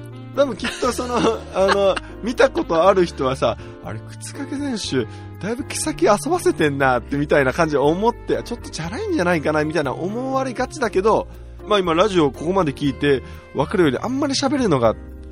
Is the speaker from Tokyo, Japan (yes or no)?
no; Mie, Japan; 俺も三重県出身だから、